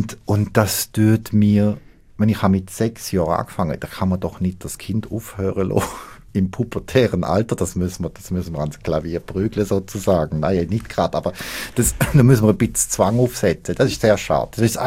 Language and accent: German; Germany; now in Biel, Switzerland; Ich komme aus Deutschland.